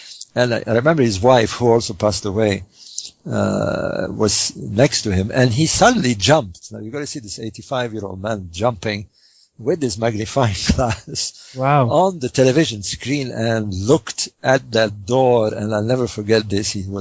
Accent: Egypt; well, I grew up in Egypt, but in more recent times, I lived literally outside the Great Pyramid from 2006 to 2008.

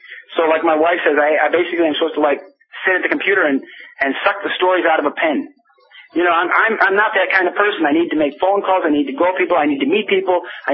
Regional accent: United States; As an American, you can't stroll into a country like Venezuela and expect to meet the president.

